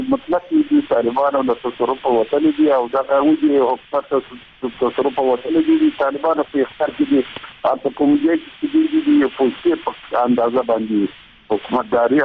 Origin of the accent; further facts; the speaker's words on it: Ghazni, Afghanistan; زه د غزنی بچی یم او په غزنی کې بلد یم